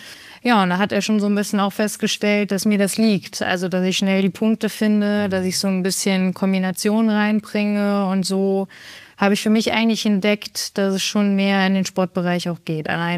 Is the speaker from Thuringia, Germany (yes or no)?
yes; Erfurt, Thuringia, Germany; born there; also born or lived in Cologne; now in Koblenz, Germany; Gebürtig komme ich aus Erfurt, habe da viel gearbeitet, zwei Jahre als Physio, bin danach beziehungstechnisch mit meinem Freund in Köln zusammengezogen